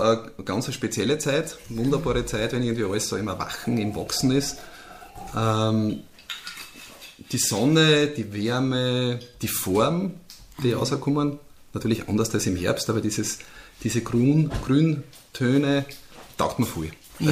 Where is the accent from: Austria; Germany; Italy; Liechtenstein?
Austria; Eibiswald, Styria; Und wenn ich sage, ich komme aus Eibiswald, dann schauen wir mal an und denken sich, ja, wo ist das? Dann könnte ich sagen, naja, das ist südlich von Graz